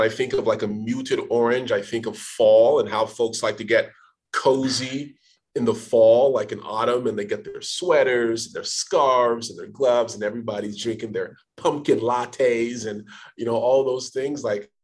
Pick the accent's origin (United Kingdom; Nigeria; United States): Nigeria; so I'm originally from Nigeria.